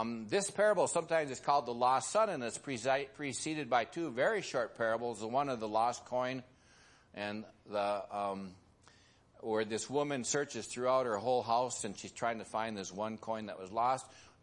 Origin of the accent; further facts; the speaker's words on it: Midwest, United States; In my part of the country where I grew up in the Midwest